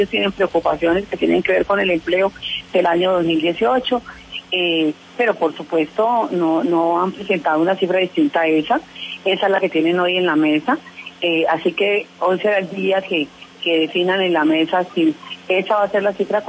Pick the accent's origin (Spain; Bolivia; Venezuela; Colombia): Colombia